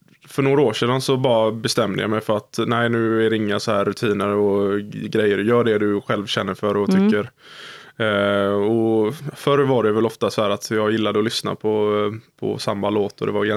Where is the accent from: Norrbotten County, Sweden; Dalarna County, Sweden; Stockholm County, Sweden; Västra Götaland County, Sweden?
Västra Götaland County, Sweden; Gothenburg; Nej, men jag är uppvuxen i Göteborg, så det, man har ju havet där.